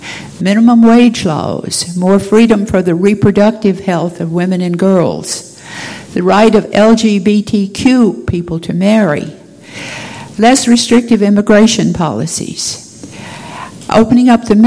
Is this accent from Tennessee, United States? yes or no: yes; Tennessee, United States; I've always been proud that Tennessee, my home state, was the final state to ratify that constitutional amendment.